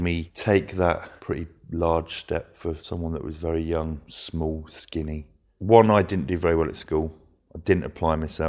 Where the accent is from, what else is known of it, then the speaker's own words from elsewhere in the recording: Luton, East of England, United Kingdom; I grew up in Luton. It's not an affluent area. It wasn't where I was anyway.